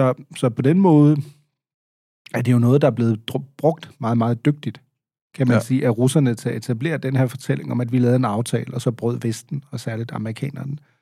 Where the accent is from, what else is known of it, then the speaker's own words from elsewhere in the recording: Schleswig-Holstein, Germany; jeg er født og opvokset i Tyskland, godt nok som en del af et danske mindretal selvfølgelig i Sydslesvig, altså i det nordligste Tyskland.